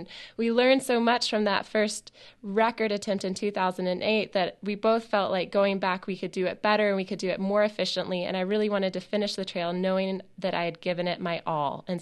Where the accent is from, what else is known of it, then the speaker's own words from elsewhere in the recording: the South, United States; I mean, I'm a Southern girl. I'm from the South. My house is 3 hours away from the terminus in Georgia, and I wanted to feel like I was hiking home.